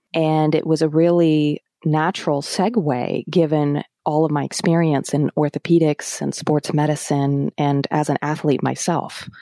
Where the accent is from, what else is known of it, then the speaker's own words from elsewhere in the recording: New Hampshire, United States; Even as a kid growing up in New Hampshire, I was always hiking in the White Mountains